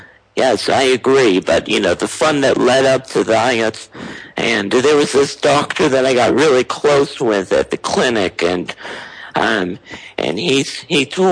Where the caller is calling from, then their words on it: Illinois, United States; I'm in Illinois.